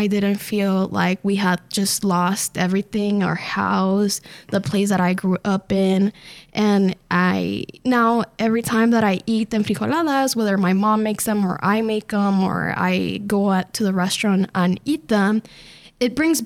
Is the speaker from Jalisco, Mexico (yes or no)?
no; Ciudad Juarez, Chihuahua, Mexico; growing up in Ciudad Juarez